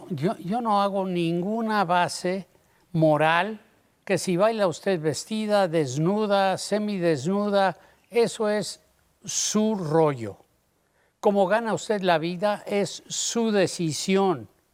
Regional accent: Mexico City, Mexico; born there; nací en la Ciudad de México, ya no puedo decir el DF.

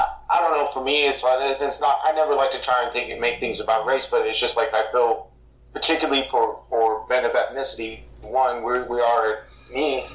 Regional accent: San Diego, California, United States; my family and where we're from Southeast San Diego. So that's like, we're about 20 minutes away. You can literally look at the border and see Mexico from across the way. Growing up there, especially as a Chicano, which is like a Mexican-American kid

